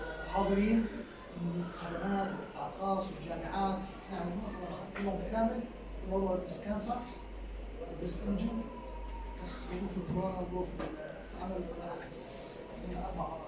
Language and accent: Arabic; Jordan; بالعالم كله عندنا في الاردن